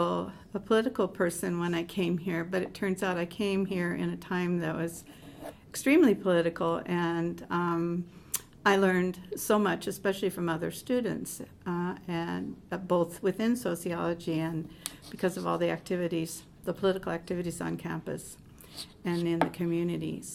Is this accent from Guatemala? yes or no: yes; Guatemala; I came from Guatemala